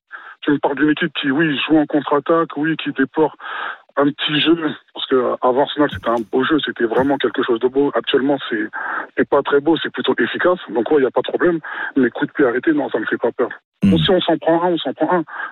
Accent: Paris, Île-de-France, France; Et je ne dis pas ça en tant que Parisien

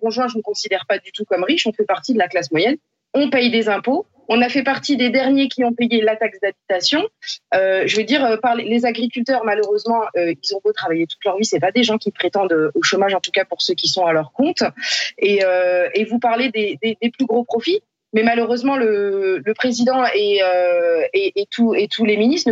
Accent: Île-de-France, France; moved away as an adult; je suis issue de la région parisienne, je suis née dans les Yvelines, j'y ai vécu pendant quasiment 30 ans, ça fait très peu d'années que je suis arrivée dans le Morbihan.

